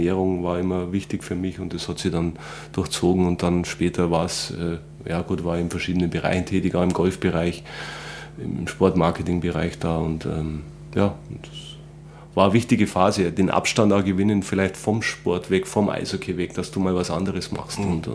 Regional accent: Landsberg am Lech, Bavaria, Germany; wollte ich verbinden mit Landsberg nochmal zurück in meine Heimatstadt, da nochmal ein, zwei Jahre vielleicht zu spielen

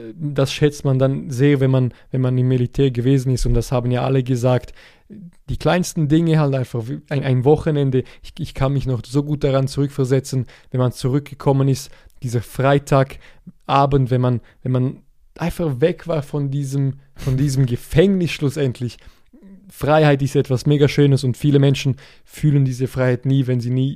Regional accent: Switzerland; ich wohne in der Schweiz, ich bin Schweizer

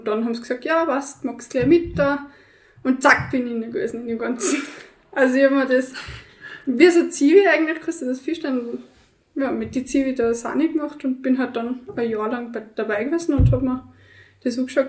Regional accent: Tyrol, Austria; ich bin 23 Jahre alt, ich bin seit ich geboren bin in der Hochfütz

